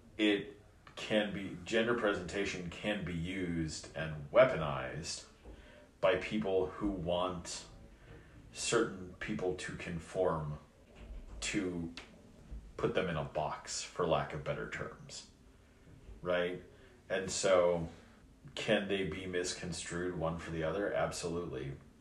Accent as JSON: {"language": "English", "region": "Illinois", "country": "United States", "tie": "born or raised there", "moved": "as an adult", "said": "Growing up in Illinois, the expectation was that teachers who identified as male were going to wear a shirt and tie"}